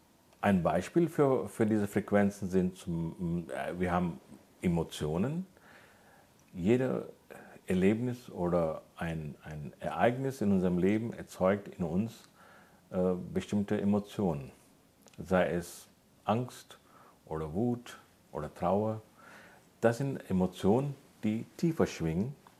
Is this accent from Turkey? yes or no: no; India; Ich komme aus Indien